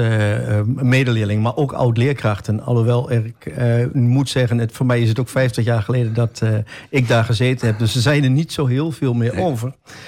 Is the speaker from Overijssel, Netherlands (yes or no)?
yes; Almelo, Overijssel, Netherlands; ik ben geboren en getogen in Almelo, woon nog steeds in Almelo.